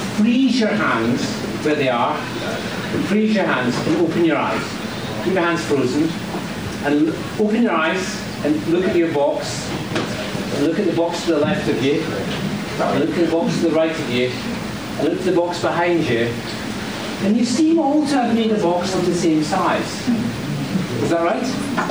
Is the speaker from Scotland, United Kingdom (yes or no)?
yes; Scotland, United Kingdom; I'm Scottish, so weird is like staying up till 9 o'clock.